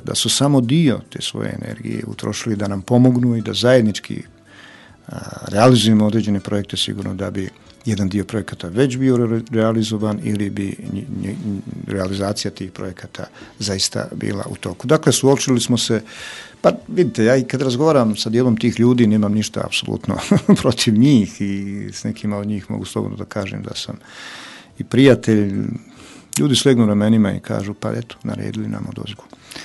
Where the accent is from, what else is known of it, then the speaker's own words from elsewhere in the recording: Tutnjevac, Republika Srpska, Bosnia & Herzegovina; moje rodno selo Tutnjevac